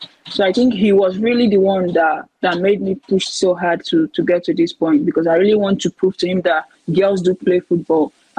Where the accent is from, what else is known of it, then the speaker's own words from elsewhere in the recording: Nigeria; Yeah, I think these two are the most difficult challenges I really, really faced, you know, why growing up in Nigeria.